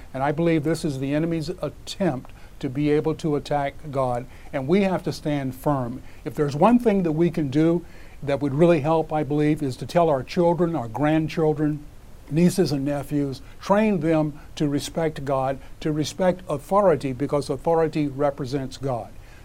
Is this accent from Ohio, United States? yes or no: no; Missouri, United States; Now, I'm from Missouri out in the Midwest, where we take the word to be true